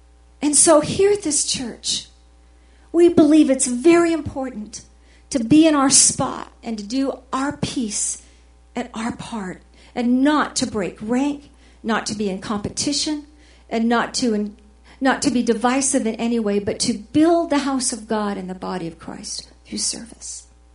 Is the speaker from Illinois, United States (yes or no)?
no; California, United States; I grew up in the Owens Valley, and I had horses and cows and livestock, and I was a farm girl.